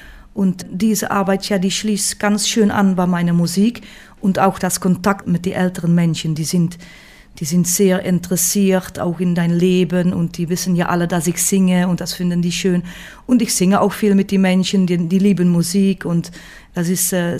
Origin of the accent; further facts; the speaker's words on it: Netherlands; now in Belgium; Ich denke, da, wo ich geboren bin, das bleibt meine Heimat, ja. Ich bin schon 3 oder 24 Jahre wohne ich in Belgien.